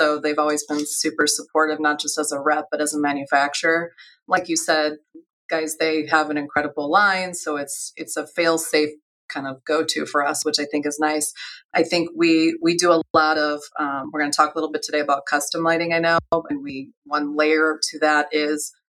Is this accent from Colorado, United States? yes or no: no; St. Louis, Missouri, United States; Well, you're sitting in an office in St. Louis. I grew up in St. Louis